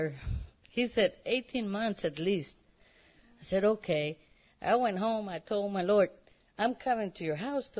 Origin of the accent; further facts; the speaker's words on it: Fort Worth, Texas, United States; Fort Worth.